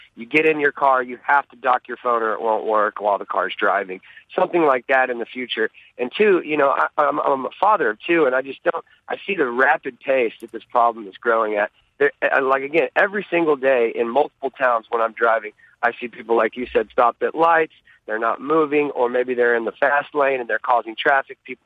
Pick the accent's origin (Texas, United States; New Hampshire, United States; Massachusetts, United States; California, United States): Texas, United States; Austin; back to one of your callers from Austin, I'm from Austin, another great idea.